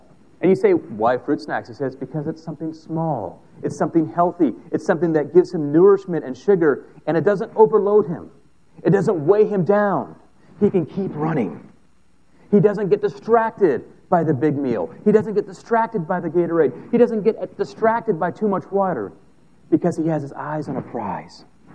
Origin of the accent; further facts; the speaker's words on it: Fredericksburg, United States; Those of you who know I'm from Fredericksburg, they have a cannonball and they have a marathon they run every single year.